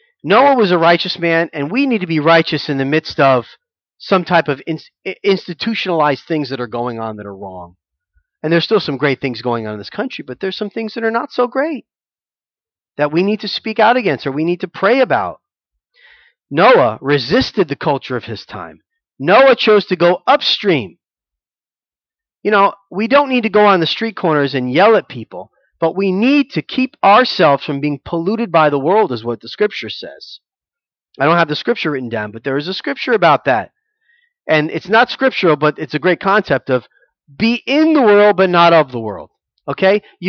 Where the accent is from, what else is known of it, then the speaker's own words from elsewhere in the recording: United States; I'm an American. I'm a fourth generation American. I'm a proud American. I'm happy to be in this country.